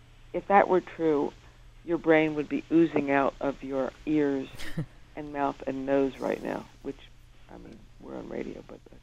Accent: New York, United States; And the noise didn't bother me because I'm a New Yorker.

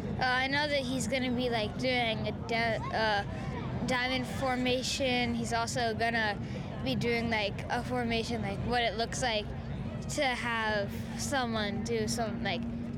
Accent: Yuma, Arizona, United States; Yuma, Arizona.

